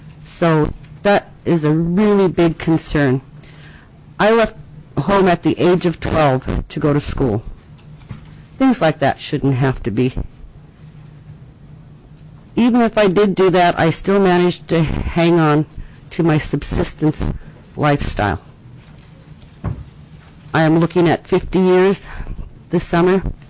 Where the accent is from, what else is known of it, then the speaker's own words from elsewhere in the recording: Mount Alton, Alaska, United States; I come from a family of 8 girls and 8 boys. I was born and raised in Mount Alton, Alaska. And when I was born, the state was still a territory.